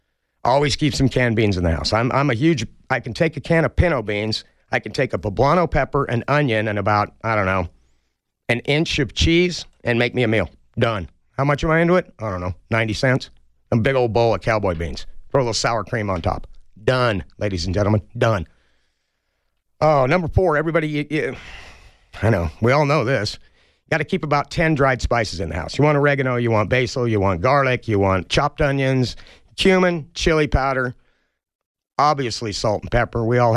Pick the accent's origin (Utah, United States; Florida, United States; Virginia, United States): Utah, United States; I grew up in Utah.